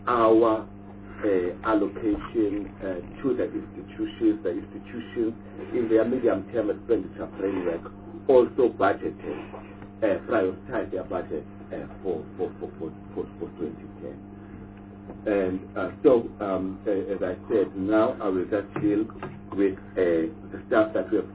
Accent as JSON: {"language": "English", "town": "Gugulethu", "region": "Western Cape", "country": "South Africa", "tie": "born or raised there", "said": "I grew up in Kukuletu, but it's also doesn't seem to be helping."}